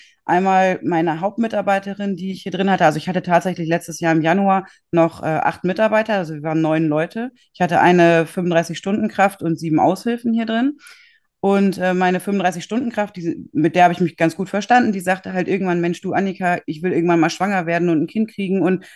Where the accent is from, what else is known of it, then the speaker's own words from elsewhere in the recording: Gütersloh, North Rhine-Westphalia, Germany; ich komme aus Gütersloh, bin seit 2008 selbstständig